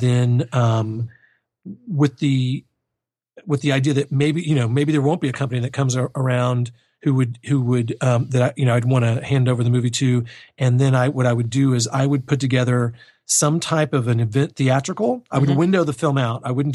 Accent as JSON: {"language": "English", "town": "Houston", "region": "Texas", "country": "United States", "said": "I came across her because she's from Houston and I'm from Houston."}